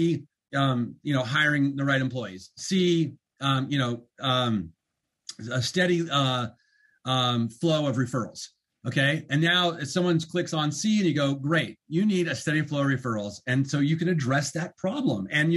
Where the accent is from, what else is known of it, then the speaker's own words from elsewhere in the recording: Des Moines, Iowa, United States; But and I grew up in Des Moines, so I can say this.